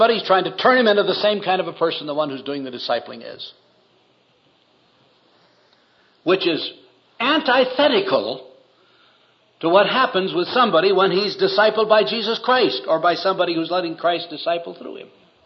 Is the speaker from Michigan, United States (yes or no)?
no; North Dakota, United States; Now, I should tell you that I grew up in North Dakota thinking the church was for old people, women, and children, that men didn't go to church.